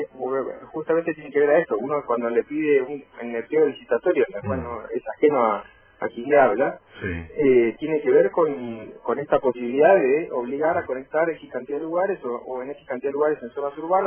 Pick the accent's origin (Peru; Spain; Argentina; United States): Argentina; como los argentinos que usamos las antenas que están en Puerto Rico de Chile